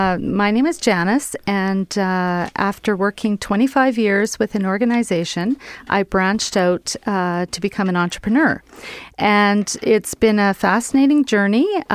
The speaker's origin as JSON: {"language": "English", "town": "Winnipeg", "region": "Manitoba", "country": "Canada", "tie": "born or raised there", "said": "So born and raised in Winnipeg"}